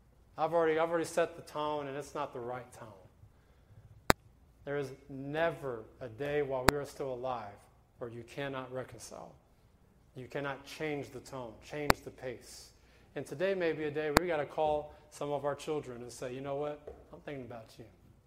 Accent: Big Spring, Texas, United States; But I realized that when I went around my hometown in Big Spring

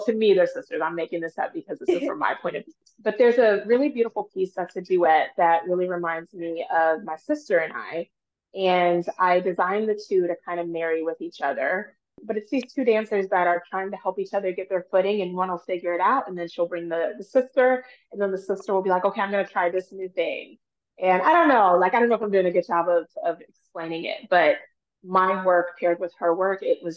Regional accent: Cincinnati, Ohio, United States; this kind of like looks at my childhood and growing up in Avondale in Cincinnati and how my dad raised me to be proud of who I am

